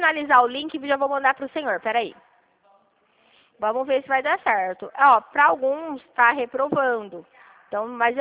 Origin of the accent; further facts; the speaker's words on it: Dracena, São Paulo, Brazil; Sou de Dracena.